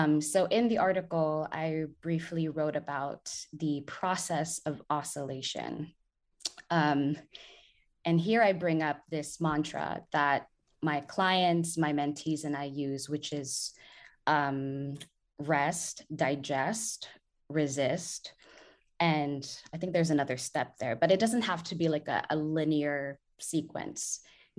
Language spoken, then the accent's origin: English; Philippines; English is a second language; also born or lived in United States; As a Filipino, a woman of color who, so currently I'm in the global South, but I did spend a significant time in the US for education and also for work.